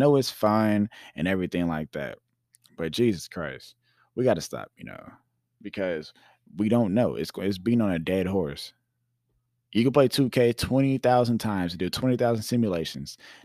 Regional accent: Irving, Texas, United States; Now, I'm from Dallas, the Dallas area, from Irving to be exact, which is a city east of Dallas, border of Dallas.

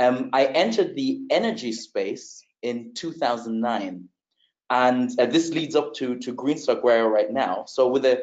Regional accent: Germany; also born or lived in Netherlands / Uganda; A Ugandan mother, Irish father. I grew up in various countries. I was actually born in Germany. I grew up in Germany, the Netherlands, spent some time in Uganda, East Africa, where I still have family to this day.

